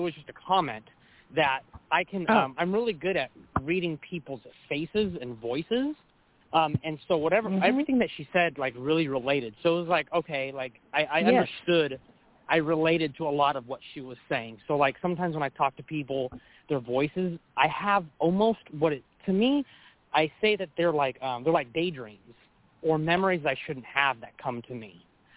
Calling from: California, United States

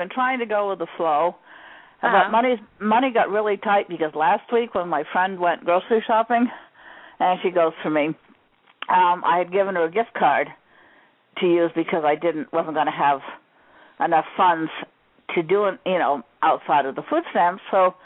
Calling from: Maine, United States; in Maine.

